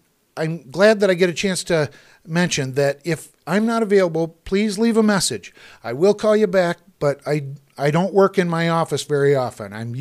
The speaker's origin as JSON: {"language": "English", "region": "Michigan", "country": "United States", "tie": "born or raised there", "said": "It's a great area, and born and raised in Michigan, so I'm not going anywhere."}